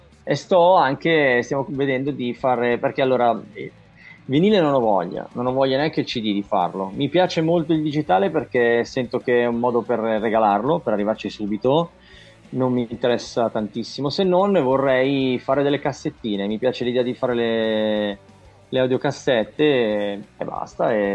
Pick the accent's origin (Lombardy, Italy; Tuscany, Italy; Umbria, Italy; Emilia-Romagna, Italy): Lombardy, Italy; I primi siamo stati noi, i meridionali. io sono cresciuto, sono nato in provincia, però i miei sono siciliani.